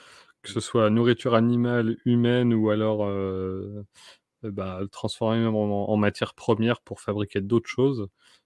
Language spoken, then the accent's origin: French; Bar-le-Duc, Grand Est, France; Bah oui, je suis meusien, je suis de Bar-le-Duc, moi, de base.